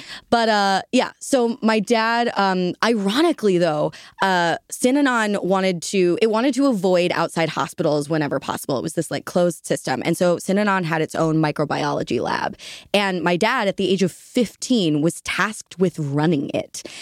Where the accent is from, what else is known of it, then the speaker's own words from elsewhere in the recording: Baltimore, Maryland, United States; I grew up in Baltimore, where he does research at Hopkins